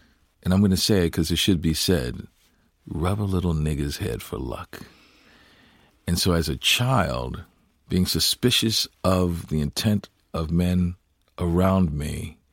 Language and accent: English; New Orleans, Louisiana, United States; Growing up in New Orleans, a very musical city. But being in a deep South, a little black boy growing up